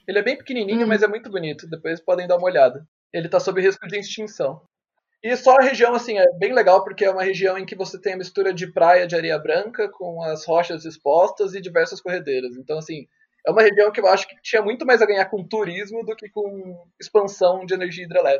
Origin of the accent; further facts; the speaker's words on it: São Paulo, Brazil; outros rios que a gente conhece aqui no estado de São Paulo, por exemplo, que é de onde eu venho, né?